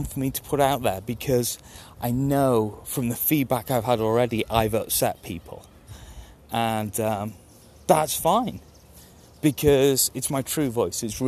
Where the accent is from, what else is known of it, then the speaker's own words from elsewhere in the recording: United Kingdom; Now, I'm British, so I have no idea what the baseball comparison